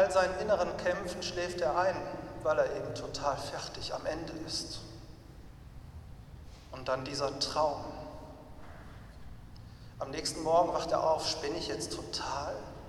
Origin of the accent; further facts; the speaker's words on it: Wuppertal, North Rhine-Westphalia, Germany; durch die Innenstadt von Wuppertal gegangen, ich bin da in der Gegend groß geworden